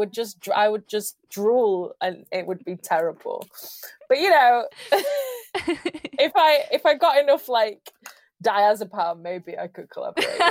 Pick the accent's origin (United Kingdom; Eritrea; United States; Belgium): United Kingdom; Sheffield, Yorkshire and the Humber; I've never actually met an … even though I'm from Sheffield.